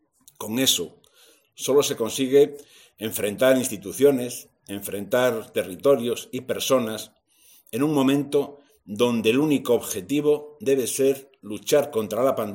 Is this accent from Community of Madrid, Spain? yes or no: yes; Community of Madrid, Spain; como madrileño y como delegado del gobierno, me alegro